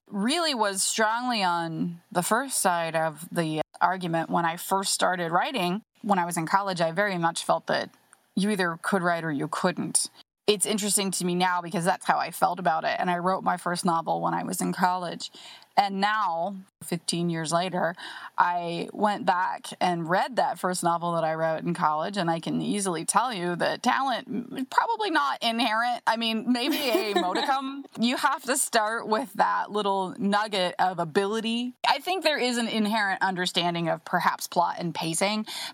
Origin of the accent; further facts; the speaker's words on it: Ohio, United States; I'm from Ohio myself